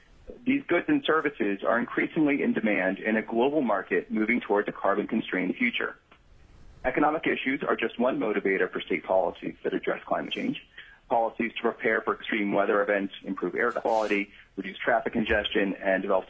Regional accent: Anchorage, Alaska, United States; I'm originally from South Anchorage

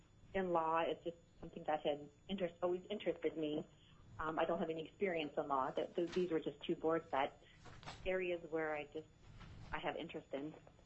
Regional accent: Alaska, United States; I was born and raised in Alaska. I graduated from Diamond High School in 87.

